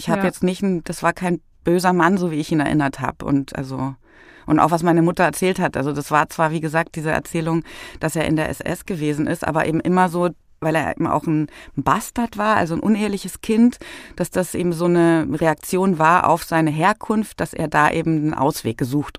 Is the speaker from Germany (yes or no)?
yes; Bavaria, Germany; ich bin ja aus Bayern, mein Großvater aus der Oberpfalz.